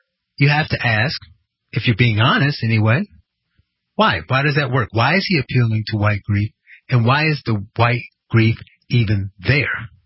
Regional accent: Gary, Indiana, United States; And I grew up in Gary, Indiana. Majority black town. Most people were Democrats.

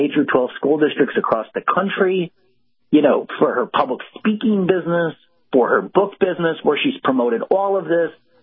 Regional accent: Illinois, United States; Well, as you know, I'm from Illinois. It is the Super Bowl of corruption.

